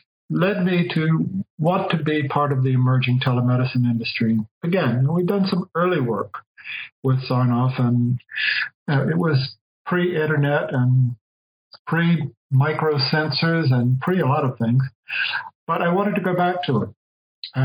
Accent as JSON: {"language": "English", "region": "the South", "country": "United States", "tie": "born or raised there", "said": "I grew up in the South, and after undergraduate, I joined the U.S. Army."}